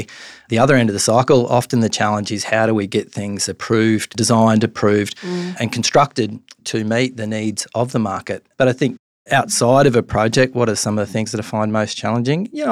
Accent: Gladstone, Queensland, Australia; Born and raised in Gladstone in central Queensland, certainly at that time, anywhere, you know, north of Gympie was considered regional. Gladstone was definitely regional.

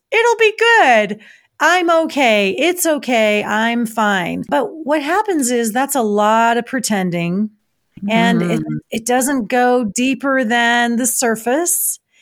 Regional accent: Los Angeles, California, United States; I've mentioned before that I was raised in Los Angeles, where you have this incredible pressure to look a certain way and be tan and fit and all this kind of thing.

